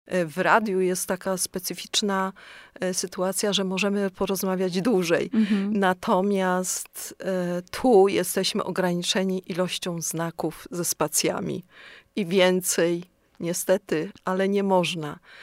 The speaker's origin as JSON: {"language": "Polish", "town": "Ostrów Wielkopolski", "region": "Greater Poland Voivodeship", "country": "Poland", "said": "bo ja nie jestem z Kalisza, pochodzę z Ostrowa i mieszkam w Ostrowie."}